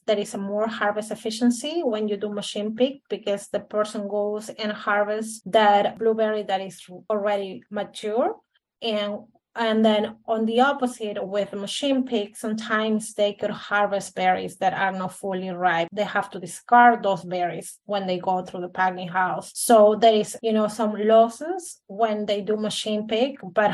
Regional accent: Peru; So first of all, I'm originally from Peru, and that's where I did my bachelor's degree.

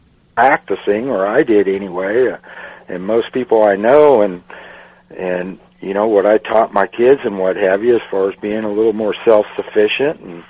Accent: Pacific Northwest, United States; moved away as an adult; also born or lived in Texas; I was born and raised in the Northwest, but many years ago, when I left home and left the country, I went to the big city

